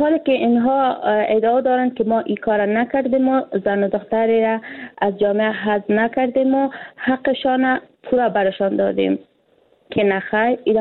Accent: Afghanistan; حالی ما یک افغان هستیم، یک افغانستان است.

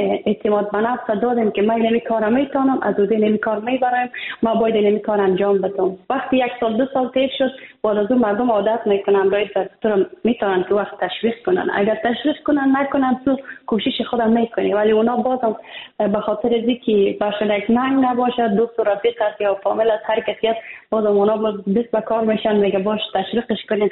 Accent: Afghanistan; من پاشتان پیستان و از افغانستان برم آمدم، ولی با مطابقات خود یا به برنامه خود برگشتم پس دوباره به افغانستان، چون من افغانستان زیاد دوست داشتم.

